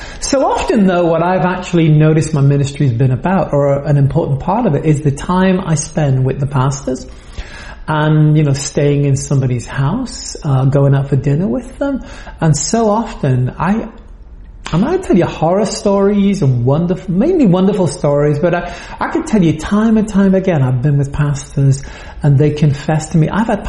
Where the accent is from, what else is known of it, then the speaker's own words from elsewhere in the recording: United Kingdom; also born or lived in France; now in United States; I'm a British, French, American now person, live in New England, lead some churches there